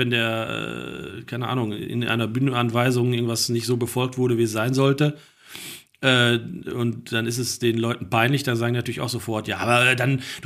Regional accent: Bottrop, North Rhine-Westphalia, Germany; also born or lived in Oberhausen; von der Verbundenheit war ich immer mehr Bottropper als Oberhausener, weil ich bin zwar in Oberhausen geboren, aber dann schon in Bottrop zum Kindergarten gegangen und da auch zur Schule und erst als ich schon, da war ich schon 15 oder 16, da sind meine Eltern wieder nach Oberhausen gezogen

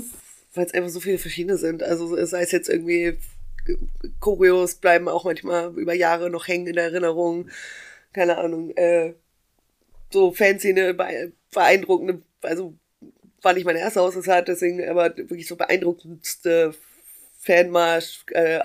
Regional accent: Hamburg, Germany; born there; Geboren in Hamburg

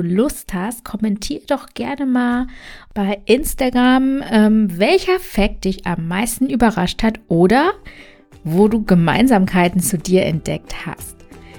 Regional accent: Germany; also born or lived in India; Und zwar bin ich in Indien geboren. Ich wurde aber adoptiert und lebe in Deutschland, seitdem ich 1 Jahr alt bin.

